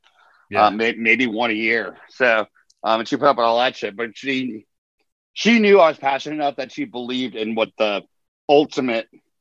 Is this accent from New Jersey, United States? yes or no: no; Chicago, Illinois, United States; Growing up in Chicago, I came from … … are my favorite bands